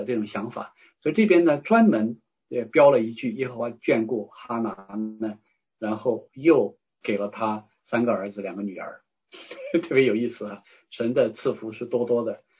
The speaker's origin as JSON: {"language": "Chinese", "country": "China", "said": "因为你知道我们中国人呢有个观念"}